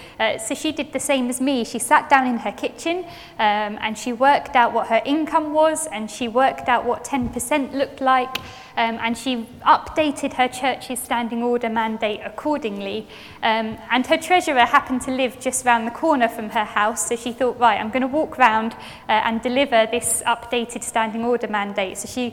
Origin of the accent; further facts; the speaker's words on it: London, United Kingdom; it is true, I'm from London.